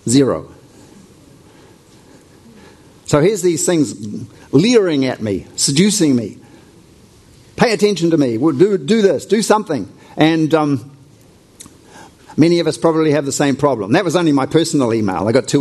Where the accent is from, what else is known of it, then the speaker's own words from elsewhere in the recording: New Zealand; I come from New Zealand, and we have a lot of cows in New Zealand. When I grew up, there were 4 cows for every human.